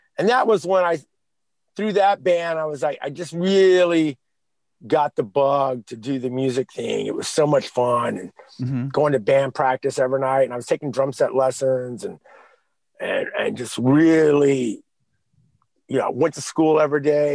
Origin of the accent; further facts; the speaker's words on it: Houston, Texas, United States; Yeah, I grew up in Houston.